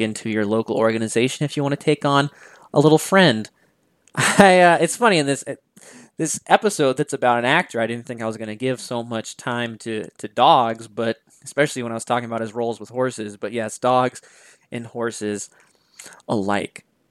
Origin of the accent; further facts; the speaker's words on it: Texas, United States; I really hope my home state here of Texas does the same thing.